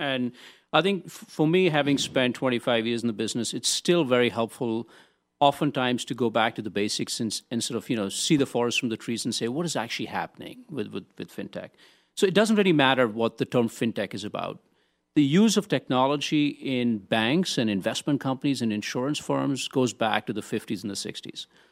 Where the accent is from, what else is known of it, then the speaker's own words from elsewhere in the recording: India; moved away as an adult; now in United States; So I grew up in India. I was Army brat, so traveled all over the country and moved there for graduate school, went straight to Boston to Northeastern University